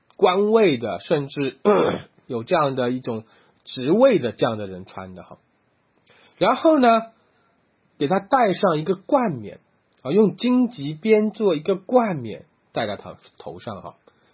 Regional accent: China; 你说我们中国人也是一样哈

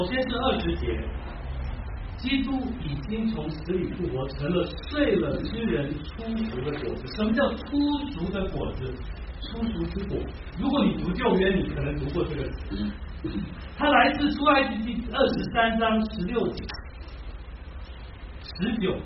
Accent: Guangdong, China; 现今这些痛苦就好像我们广东人叫煞煞手，小意思

